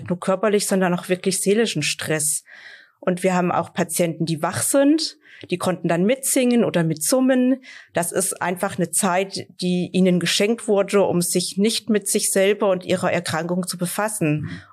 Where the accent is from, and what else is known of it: Lütter, Hesse, Germany; born or raised there; also born or lived in Fulda